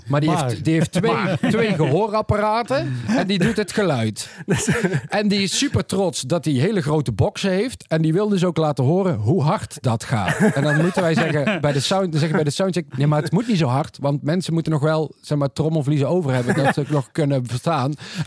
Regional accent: Best, North Brabant, Netherlands; Wij komen dus uit Best.

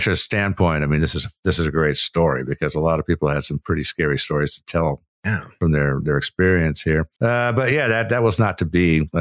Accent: United States; Damn it. I'm an American. I shouldn't have to drown.

